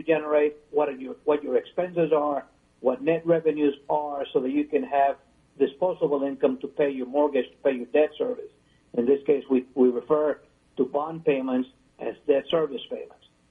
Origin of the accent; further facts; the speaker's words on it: Brownsville, Texas, United States; My partner, Bob Estrada, and myself, we're from Brownsville originally